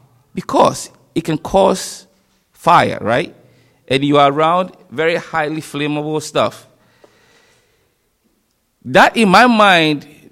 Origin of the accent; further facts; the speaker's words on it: Ghana; So growing up in Ghana, I understand that concept of kingdom living.